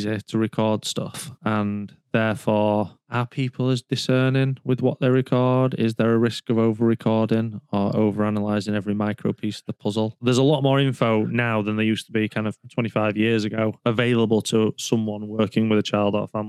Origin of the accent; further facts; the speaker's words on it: Yorkshire and the Humber, United Kingdom; I'm from Yorkshire, so I'm going to say I'm all right.